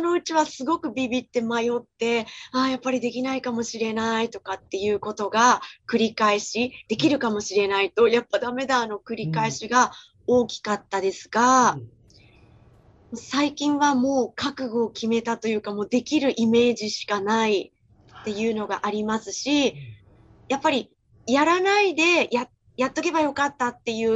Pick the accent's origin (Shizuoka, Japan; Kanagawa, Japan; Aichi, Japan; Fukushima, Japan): Fukushima, Japan; Iwaki; 生まれ育ったこの福島県いわき市で、元気な高齢者を増やして地域全体を盛り上げていきたい